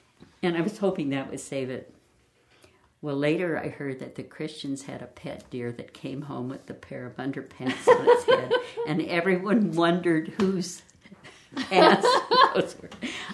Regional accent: Buffalo, Wyoming, United States; also born or lived in Sheridan County; From the first grade until I graduated from high school, I lived on the Haley Ranch, which is about 6 miles from Buffalo.

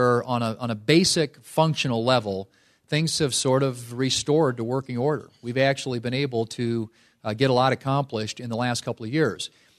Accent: Murdo, South Dakota, United States; I grew up in Murdo. My dad was a school teacher and a coach.

